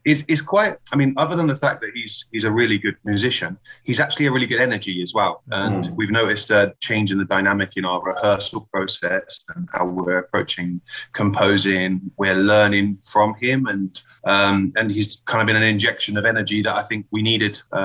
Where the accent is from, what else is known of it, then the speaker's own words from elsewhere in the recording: England, United Kingdom; now in Spain; As an Englishman living in Spain